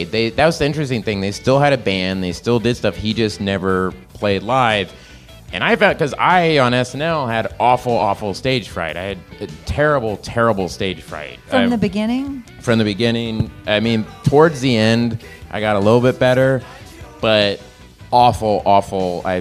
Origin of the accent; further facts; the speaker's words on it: Oklahoma, United States; I'm from Oklahoma, and like, you know, it just, I don't know, this song, it just reminds me of like family members of mine growing up in Oklahoma